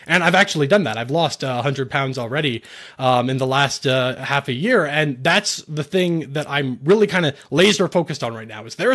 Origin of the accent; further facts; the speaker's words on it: Canada; Because as a Canadian, so much of stuff is, like, directly related to government